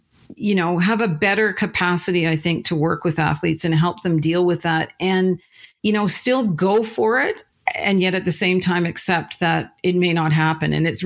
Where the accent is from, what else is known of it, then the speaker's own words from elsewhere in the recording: Canada; I think it is a huge step for us as a Canadian society to now be so transparent in talking about mental health and mental illness issues.